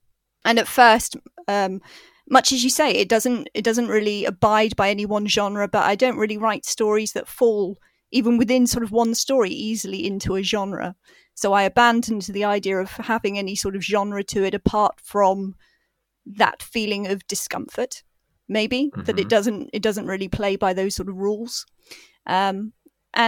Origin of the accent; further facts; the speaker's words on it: South West England, United Kingdom; I'm from Devon, so that's very Southern, isn't it?